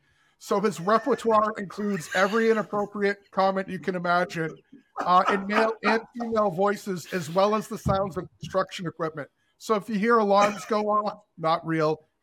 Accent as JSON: {"language": "English", "region": "Massachusetts", "country": "United States", "said": "I'm from Massachusetts."}